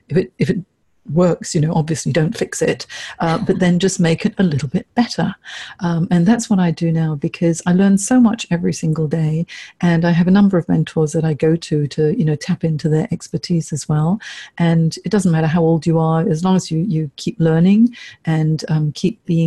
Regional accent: Hong Kong; growing up in Hong Kong, I'm half Chinese, I'm half English, and growing up in Hong Kong, it really is a melting pot of cultures there.

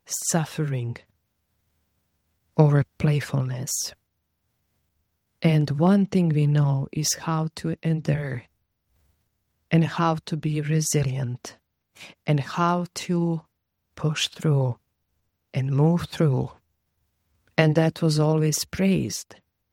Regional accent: Croatia; Surviving three wars, surviving genocide, being displaced, plus witnessing all my people. I'm a Serbian from Croatia.

